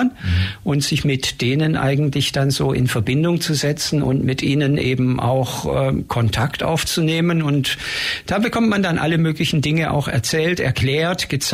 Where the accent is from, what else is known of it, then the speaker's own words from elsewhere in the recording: Aachen, North Rhine-Westphalia, Germany; born there; Ich bin geboren in Aachen in Nordrhein-Westfalen, eine Stadt, die zu Zeiten meiner Geburt noch eins der längsten Überlandstraßenbahnnetze Europas hatte